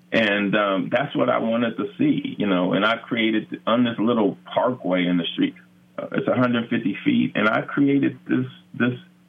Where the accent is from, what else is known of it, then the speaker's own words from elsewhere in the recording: Los Angeles, California, United States; growing up in South Central and seeing availability and then, you know, you had to go to other neighborhoods to get healthy food